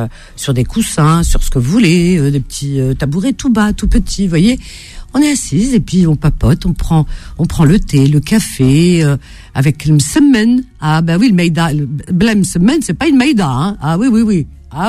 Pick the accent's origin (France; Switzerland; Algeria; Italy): Algeria; born there; mes vacances dans ma ville natale en Algérie